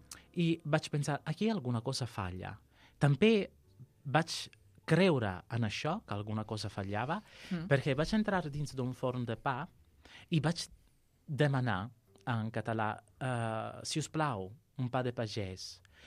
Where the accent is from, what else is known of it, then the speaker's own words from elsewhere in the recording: Sicily, Italy; first language Sicilian; Catalan is a second language; Perquè jo estic veient morir la meva llengua, que és el sicilià.